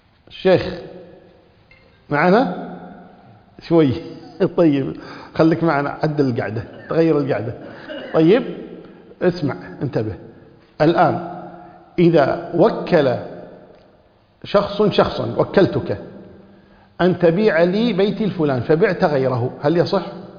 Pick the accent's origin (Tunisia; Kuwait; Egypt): Kuwait; هنا عندنا في بلادنا